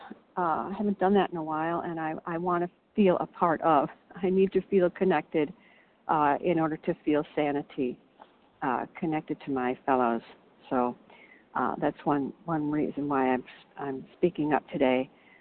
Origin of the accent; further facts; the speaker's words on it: Illinois, United States; Oh, Illinois.